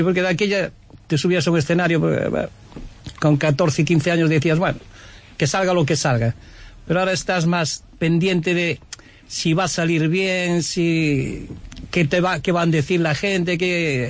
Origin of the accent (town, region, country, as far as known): Spain; moved away